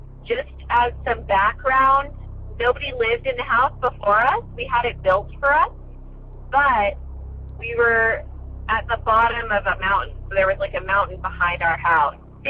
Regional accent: California, United States; I'm from California.

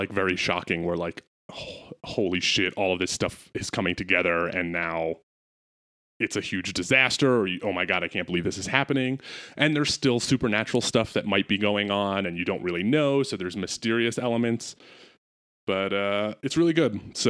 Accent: United States; as an American, the show feels very similar to like the cultural feeling after 9/11.

